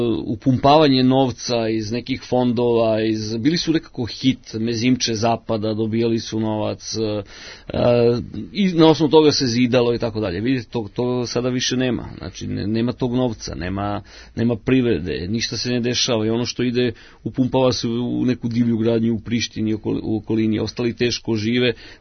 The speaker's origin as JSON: {"language": "Serbian", "town": "Vršac", "region": "Vojvodina", "country": "Serbia", "tie": "born or raised there", "said": "Mi u Srbiji imamo ja sam inače rođen u Vršcu, iz Vojvodine sam, živim tamo."}